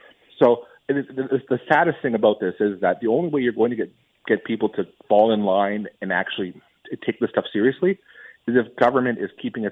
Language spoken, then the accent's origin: English; Ontario, Canada; I'm from Northwestern Ontario